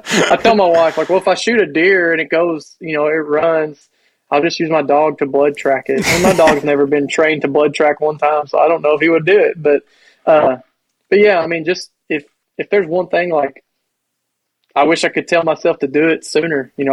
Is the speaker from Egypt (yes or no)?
no; Kentucky, United States; like I'm from Kentucky, so I don't know how that affects you guys